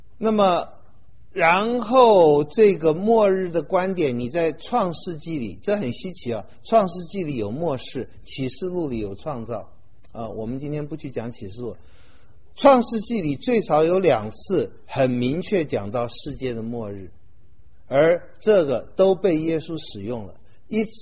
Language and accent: Chinese; Taiwan; 我们从台湾来的，尤其像我这种老一点的才知道